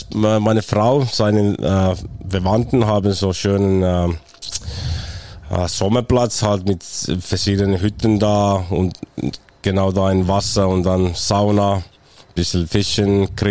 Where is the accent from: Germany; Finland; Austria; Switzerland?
Finland; Riihimäki, Kanta-Häme; German is a second language; Riihimäki heißt das Stadt. Das ist so 3/4 Stunde aus Helsinki, kleine okay. Stadt.